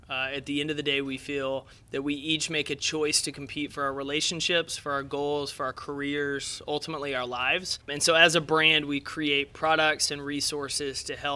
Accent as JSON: {"language": "English", "town": "Jacksonville", "region": "Texas", "country": "United States", "tie": "born or raised there", "said": "I grew up about 2 hours east of Dallas. It's a small town called Jacksonville. There's only about 13,000 people there."}